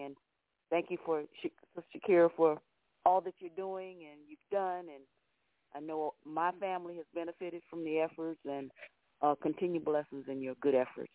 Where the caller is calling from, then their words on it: Chicago, Illinois, United States; I am calling from Chicago.